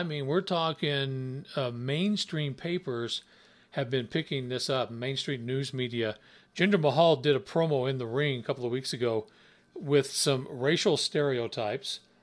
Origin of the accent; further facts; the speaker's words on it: Tennessee, United States; Now I'm from Tennessee.